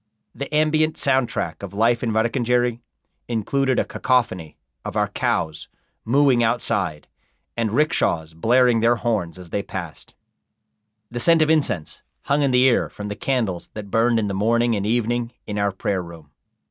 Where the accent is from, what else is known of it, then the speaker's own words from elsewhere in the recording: Evendale, Ohio, United States; My father's childhood home in India couldn't have been more different from my hometown in Evendale, Ohio.